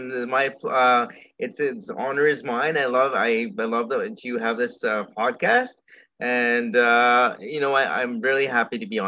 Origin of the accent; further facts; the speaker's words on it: Toronto, Ontario, Canada; born there; I was born premature. I was born in Toronto